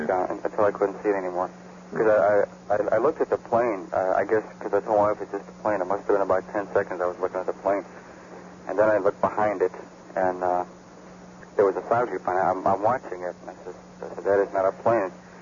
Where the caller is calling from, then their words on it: Maple Heights, Ohio, United States; Yes, sir. I'm calling from Maple Heights, Ohio.